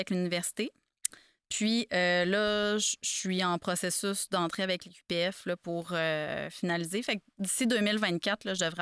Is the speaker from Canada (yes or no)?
yes; Rimouski, Quebec, Canada; À part de dire que je viens de Rimouski.